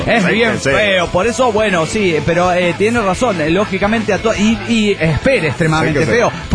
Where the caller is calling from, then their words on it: North Carolina, United States; de North Carolina.